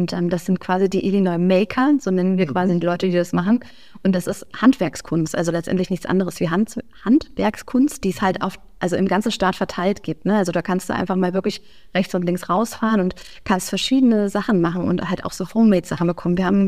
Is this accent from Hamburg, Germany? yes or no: no; Hesse, Germany; accent: Hessian; da hört man, ich komme aus Hessen, gell?